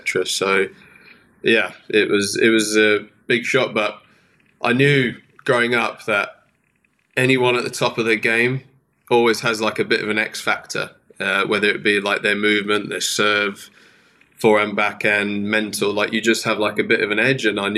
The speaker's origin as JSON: {"language": "English", "region": "Yorkshire and the Humber", "country": "United Kingdom", "tie": "born or raised there", "lives_now": "London, United Kingdom", "said": "I've been based here, but I grew up north in Yorkshire. That's where I went to school. And then I moved away and I used to live in Wimbledon, literally 5 minutes from the club, and now I'm about 20, 30 minutes down the road"}